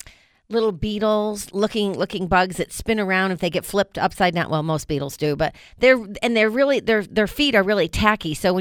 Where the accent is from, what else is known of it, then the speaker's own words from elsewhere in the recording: New York, United States; I grew up in New York. I grew up Italian, Irish